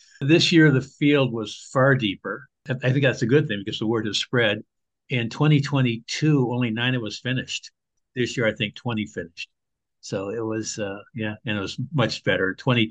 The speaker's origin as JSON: {"language": "English", "town": "Milwaukee", "region": "Wisconsin", "country": "United States", "tie": "born or raised there", "also_born_or_lived": "Montreal", "said": "I grew up in Milwaukee, then I spent some years in Montreal. Have been in the Carolinas since 1996."}